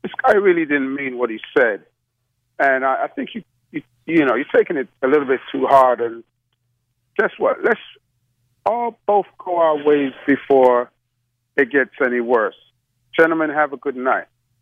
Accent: London, United Kingdom; now in United States; But I grew up in London, England, and I came to the United States in 1976.

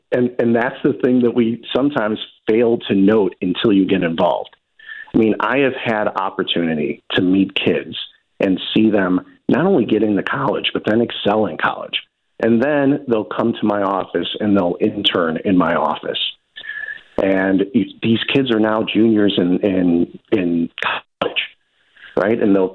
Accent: Elmhurst, United States; I mentioned that I grew up in Elmhurst, right? And the great thing about growing up in Elmhurst is that I had a super highway of opportunity

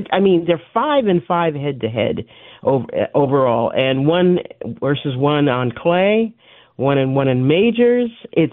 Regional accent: Long Island, New York, United States; I grew up on Long Island.

